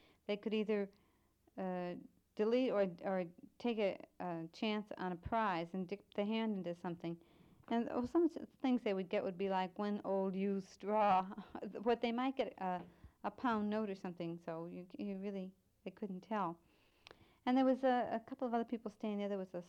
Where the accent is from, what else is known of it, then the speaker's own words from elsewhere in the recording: United States; now in Spain; they wouldn't have picked me out as an American, where here in Spain, you would never have any doubt.